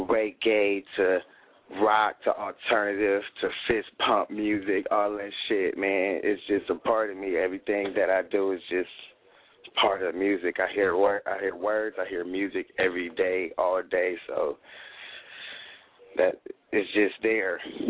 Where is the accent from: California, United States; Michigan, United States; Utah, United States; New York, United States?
California, United States; Hawthorne; Man, I'm from Hawthorne, California. From the West